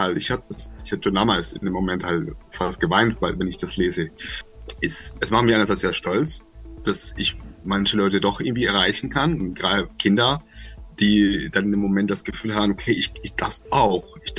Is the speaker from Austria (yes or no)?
no; Colombia; Ich bin in Kolumbien aufgewachsen und habe keinen Fußball gespielt.